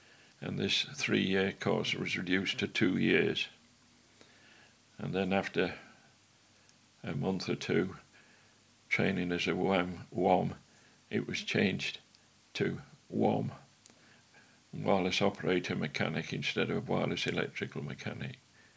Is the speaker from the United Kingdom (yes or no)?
yes; Kirk Sandall, Yorkshire and the Humber, United Kingdom; Well, I was born in Kirksandel, so I went to the infant and the junior school there, which is the next village here.